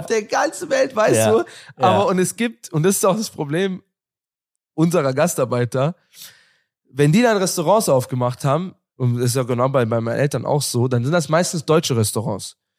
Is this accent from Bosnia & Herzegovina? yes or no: yes; Bosnia & Herzegovina; moved away; gerade Bosnien und Herzegowina, wo ich herkomme